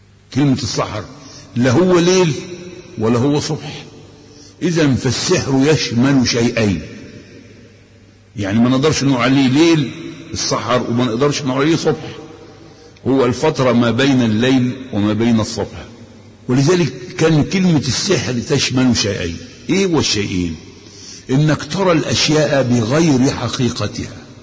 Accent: Egypt; يبقى العجوة اللي موجودة عندنا في مصر هنا تنفع.

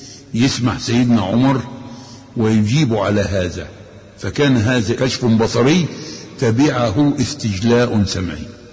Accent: Egypt; يبقى العجوة اللي موجودة عندنا في مصر هنا تنفع.

